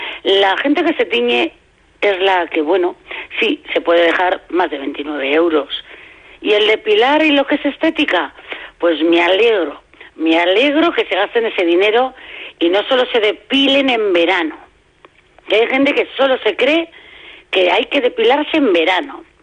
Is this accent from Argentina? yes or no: no; Bilbao, Basque Country, Spain; tengo dinero, pero me lo gasto en mi pueblo, que es Bilbao